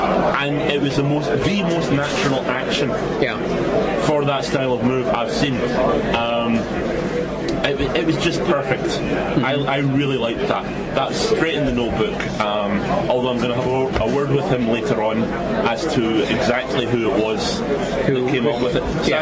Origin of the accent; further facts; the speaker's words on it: Scotland, United Kingdom; I prefer them deep fried. I am Scottish.